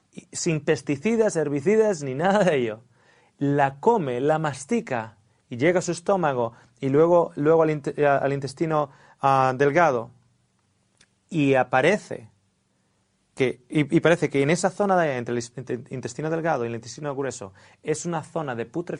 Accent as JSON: {"language": "Spanish", "country": "Australia", "second_language": "Spanish", "lives_now": "Spain", "said": "Claro, yo vengo de Australia y en Australia esto se llama el toilet."}